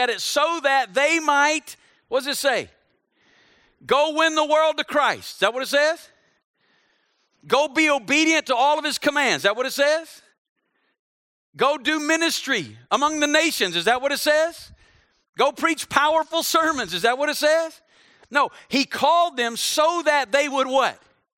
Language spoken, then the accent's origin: English; Alabama, United States; I'm from Alabama. You don't go to Las Vegas.